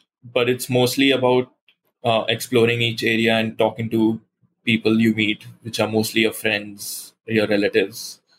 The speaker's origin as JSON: {"language": "English", "region": "Goa", "country": "India", "tie": "born or raised there", "said": "my hometown, which is Goa in India, which is a coastal state, and it's very warm and beaches and palm trees and a very cozy atmosphere that way."}